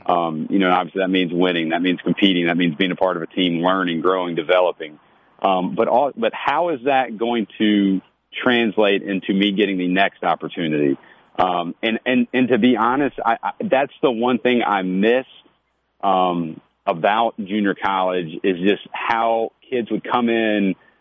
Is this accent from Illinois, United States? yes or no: no; Columbia, Mississippi, United States; also born or lived in Memphis, Tennessee; So originally born in Memphis, Tennessee, kind of like my coaching journey, moved all over the place. Ended up going to high school and graduating high school in Columbia, Mississippi. So Tennessee, Mississippi.